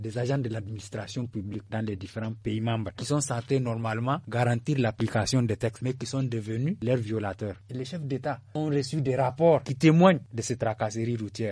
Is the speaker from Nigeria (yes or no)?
yes; Nigeria; même ici, chez nous, au Nigeria